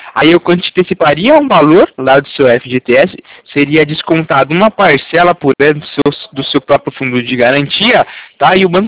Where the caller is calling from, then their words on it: Itatiba, São Paulo, Brazil; Eu falo aqui de Itatiba, interior de São Paulo.